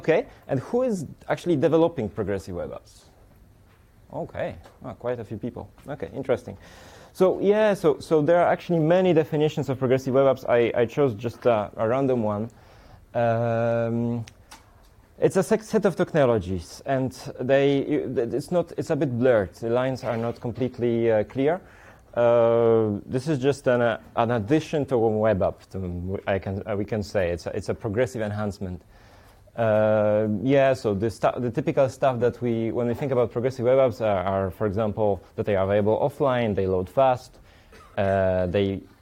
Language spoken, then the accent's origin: English; Poland; now in Paris, France; I live in Paris. I'm from Poland.